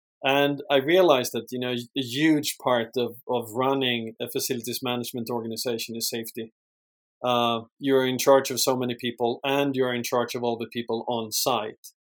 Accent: Sweden; English is a second language; moved away as an adult; now in United States; I obviously born and raised in Sweden, hence the accent.

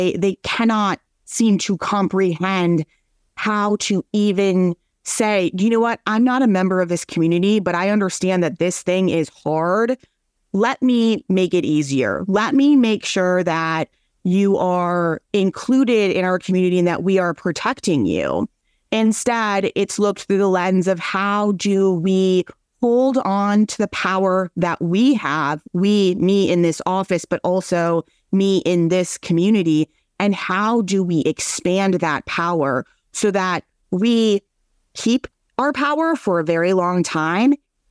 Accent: Minnesota, United States; They really took what I would say, and I'm from Minnesota, like a very pragmatic approach

